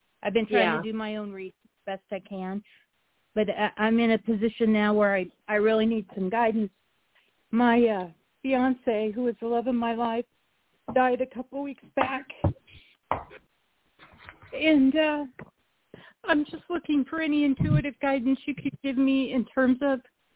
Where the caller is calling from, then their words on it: Nebraska, United States; I'm calling from Nebraska.